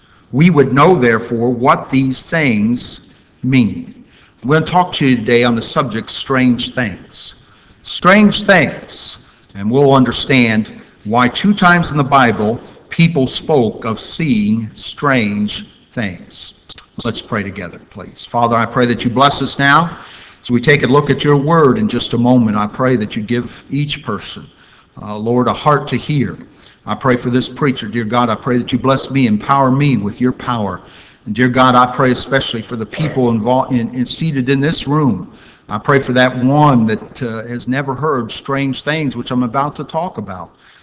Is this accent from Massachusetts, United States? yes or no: yes; Massachusetts, United States; Well, we're from Massachusetts.